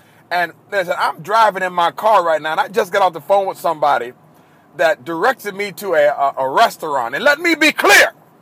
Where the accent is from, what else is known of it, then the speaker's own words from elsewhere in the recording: Florida, United States; I am from the South. The Deep South. Don't get no deeper than South Florida. I'm from the Deep South.